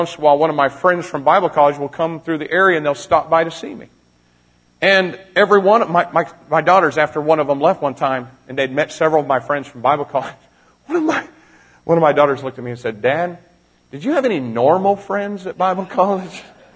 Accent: Greencastle, Indiana, United States; born there; and I was born in Greencastle, Indiana.

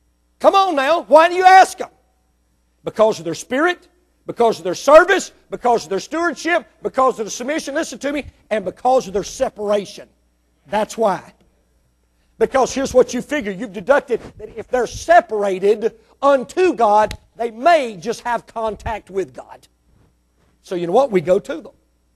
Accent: Mississippi, United States; born there; Listen, I was born in Mississippi, but let me tell you something.

